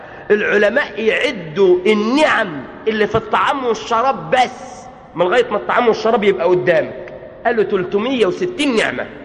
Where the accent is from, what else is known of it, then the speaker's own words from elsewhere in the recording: Riyadh, Riyadh Province, Saudi Arabia; هناك مستشفى عندنا في الرياض